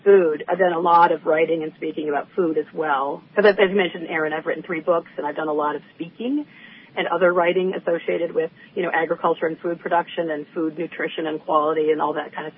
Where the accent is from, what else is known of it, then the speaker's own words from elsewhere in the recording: Kalamazoo, Michigan, United States; I'm from Kalamazoo, Michigan, and went to Kalamazoo College.